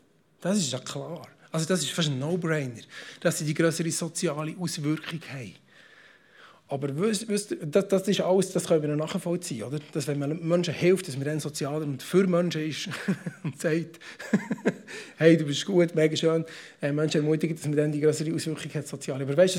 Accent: Switzerland; Und wir sind ja reich, gell? Wir sind Schweizer.

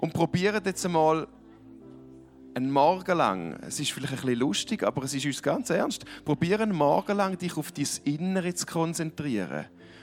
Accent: Switzerland; Dann probiere ich als Schweizer immer. Ich sage, oh, thank you, I'm fine, I just arrived from Switzerland.

